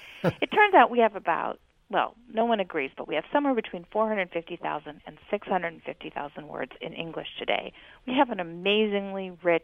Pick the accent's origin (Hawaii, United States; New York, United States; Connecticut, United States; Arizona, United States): Hawaii, United States; I grew up in Hawaii. Let's just say that we didn't even have a consciousness of Anglo-Saxon in Hawaii. We were using Japanese words and Chinese words and throwing all kinds of lively words into our language.